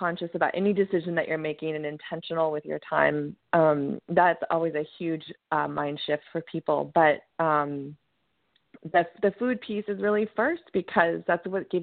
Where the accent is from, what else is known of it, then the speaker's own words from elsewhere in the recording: California, United States; I grew up in California and we were all had a little bit of a hippie bent, and you know, that's the kind of stuff we did.